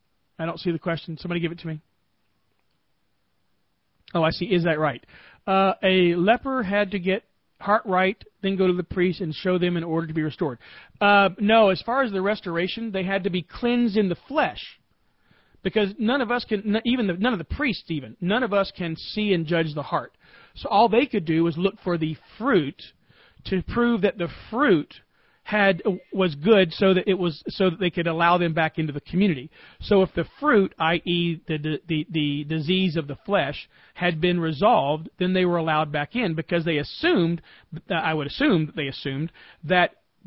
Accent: Georgia, United States; accent: Georgia; And in my Georgia accent, it sounds like this.

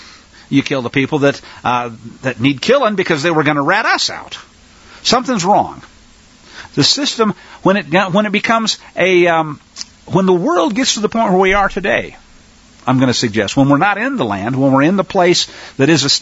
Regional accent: Kansas, United States; I grew up in Kansas, so we all heard all about Carrie Nation.

